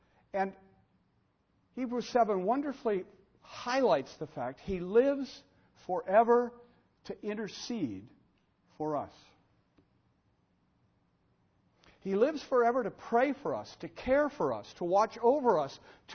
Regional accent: Alameda, California, United States; I can remember when I was a kid driving around my hometown, Northern California, Alameda, my grandmother, we'd pass house after house.

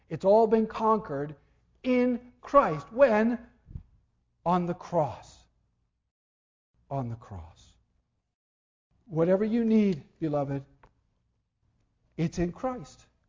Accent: Nebraska, United States; When they did Charlie Starkweather in 1959 or 1960 in my hometown, it was an early spree killer. The lights around the Nebraska State Penitentiary dimmed

